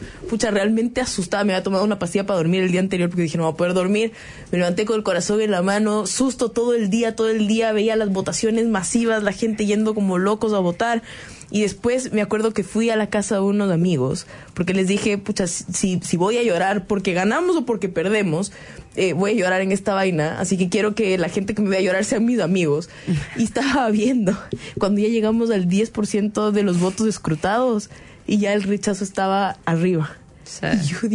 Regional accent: Ecuador; Yo me atrevería a decir, siendo ecuatoriana, que la constitución del Ecuador es mejor

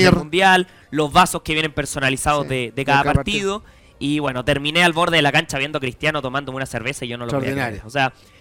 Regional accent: Chile; perdón lo que voy a contar, pero somos chilenos.

